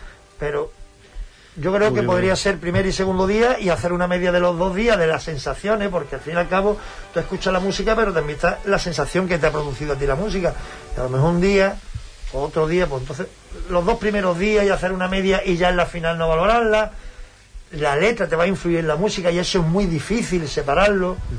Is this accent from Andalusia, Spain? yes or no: yes; Huelva, Andalusia, Spain; somos muy artibles, somos de Huelva.